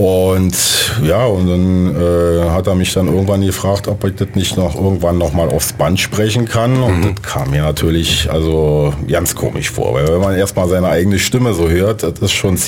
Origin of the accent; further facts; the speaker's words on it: Berlin, Germany; born there; da ich ja gebürtiger Berliner bin